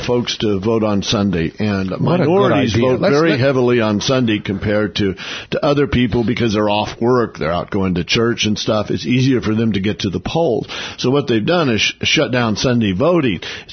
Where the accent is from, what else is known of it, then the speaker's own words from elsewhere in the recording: Oklahoma, United States; You know, I'm not living in my hometown in Oklahoma. I haven't lived in the same house for 20 years and so forth and so on.